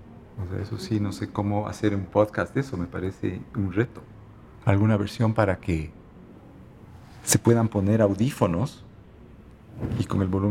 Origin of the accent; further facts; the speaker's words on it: Quito, Pichincha, Ecuador; Soy quiteño, nací aquí.